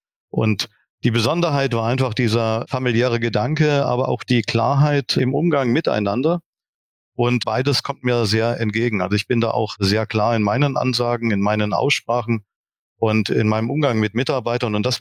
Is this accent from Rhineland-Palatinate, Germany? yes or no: no; Saxony, Germany; born there; denn ich bin tatsächlich gebürtiger Sachse. Auch wenn man das jetzt vielleicht im Podcast nicht direkt hört.